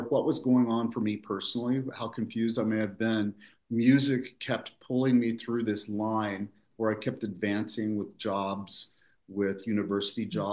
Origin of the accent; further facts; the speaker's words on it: Oklahoma, United States; moved away as an adult; now in Rochester, United States; I could still be in Oklahoma, in my hometown, playing music, and that would have been enough for me.